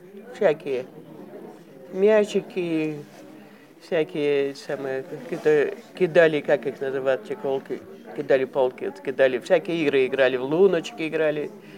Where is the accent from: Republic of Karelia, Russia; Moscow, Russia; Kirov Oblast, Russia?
Kirov Oblast, Russia; Toshkino; born there; Родилась я в Кировской области, в деревне Тошкино.